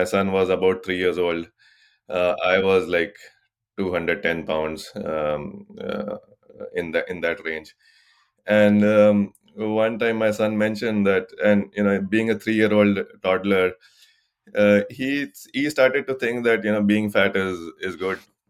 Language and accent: English; Pune, Maharashtra, India; now in Seattle, United States; I grew up in India. My dad was in the army, so we grew up all over India. We finally settled in Pune. We are Maharashtrians. We've been living in the Seattle area, me, my wife, and our son, he's 17 now, in the Seattle area since 2006.